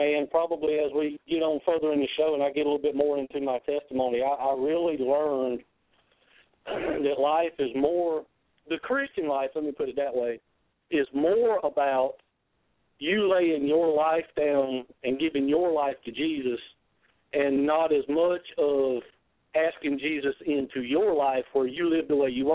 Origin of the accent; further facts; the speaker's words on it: the South, United States; accent: southern drawl; me being a young country boy in the South, I'm sure all the listeners can tell by my southern drawl, I'm from the South.